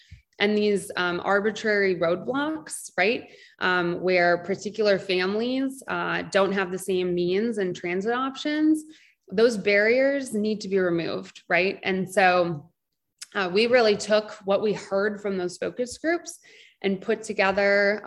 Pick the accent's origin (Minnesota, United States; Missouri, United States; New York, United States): Minnesota, United States; also born or lived in northern Michigan; I grew up in Minnesota, way northern Minnesota, northern Michigan. You can use a snowmobile to get to school